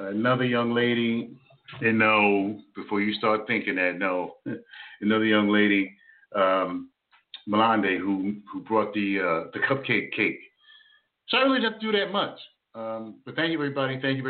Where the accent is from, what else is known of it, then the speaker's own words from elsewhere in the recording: Jersey City, New Jersey, United States; I grew up in Jersey City, and back in the day, Jersey City was very... Where I lived at in Jersey City, Montgomery Street, Brunswick, down by the old Dixon Pencil Factory, down there.